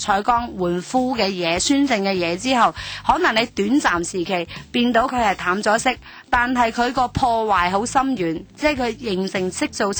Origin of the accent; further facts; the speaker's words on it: China; 所以呢其实我们中国人的 culture 呢是过度地小心，